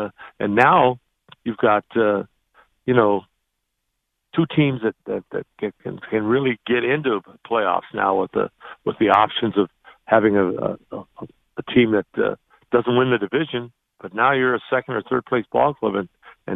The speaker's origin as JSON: {"language": "English", "town": "Chatham", "region": "Ontario", "country": "Canada", "tie": "born or raised there", "said": "When the scouts started showing up in my hometown in Chatham at 17 years old, I said that baseball might be the sport that I could maybe become a professional."}